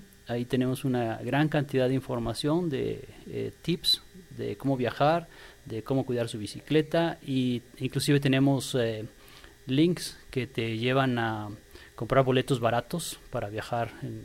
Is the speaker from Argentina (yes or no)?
no; Mexico; en México casi siempre que consumimos